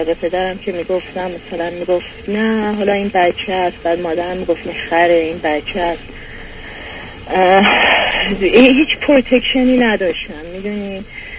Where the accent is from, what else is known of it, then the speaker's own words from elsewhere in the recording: Tehran, Tehran Province, Iran; born there; من هولوحش شروع جنگ در ایران در تهران به دنیا اومدم و در یک خانواده نسبتا خوب متوسط رو به بالا تحصیل کرده